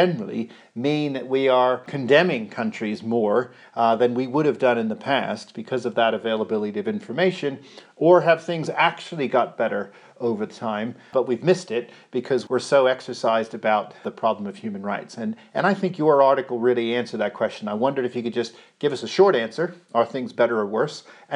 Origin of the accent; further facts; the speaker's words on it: Pennsylvania, United States; It's interesting because I grew up in Pennsylvania, so I feel a personal connection this evening.